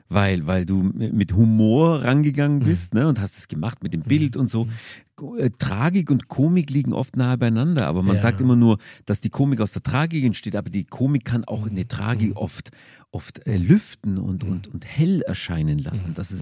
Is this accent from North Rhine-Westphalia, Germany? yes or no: no; Augsburg, Bavaria, Germany; Also ich komme ja aus Augsburg.